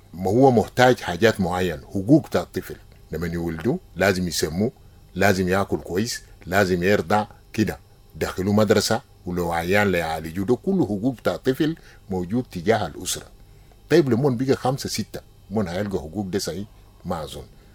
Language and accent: Arabic; South Sudan; مثلا عندنا في الجنوب مجتمع بتاع النيل